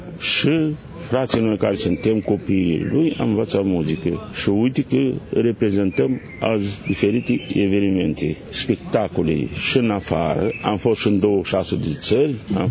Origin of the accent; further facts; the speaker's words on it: Chetriș, Bacău County, Romania; Noi suntem din Chetriș, de acolo ne tragem. Acolo satul a fost numai de muzicieni. Părinții mei și bunicii mei muzicieni.